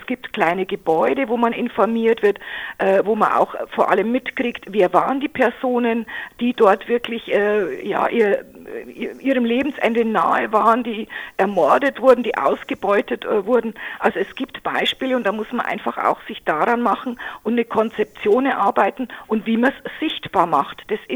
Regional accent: Bavaria, Germany; Ich komme aus der Oberpfalz

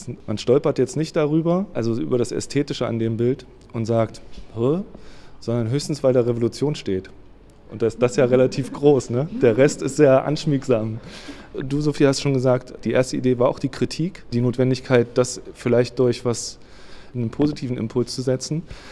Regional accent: East Germany, Germany; now in Hamburg, Germany; ich bin in der DDR aufgewachsen.

